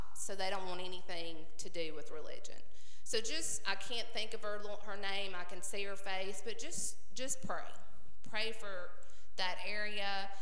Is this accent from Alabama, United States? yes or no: yes; Alabama, United States; They are still mesmerized that we come all the way from Alabama to spend a week in Utah doing this.